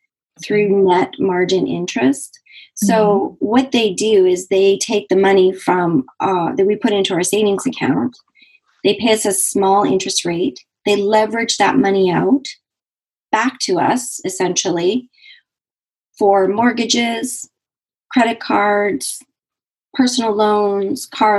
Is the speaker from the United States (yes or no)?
no; Canada; I'm Canadian, so I had some U.S. cash